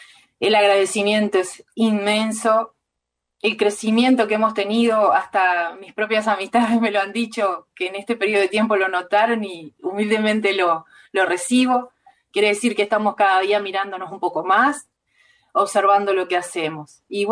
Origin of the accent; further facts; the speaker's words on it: Uruguay; Bueno, soy de Uruguay